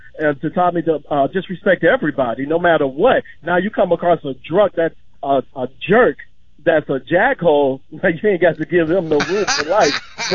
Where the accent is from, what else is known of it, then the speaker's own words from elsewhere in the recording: Brewton, Alabama, United States; I'm from Brewton, Alabama, from way of the military. So as an Army brat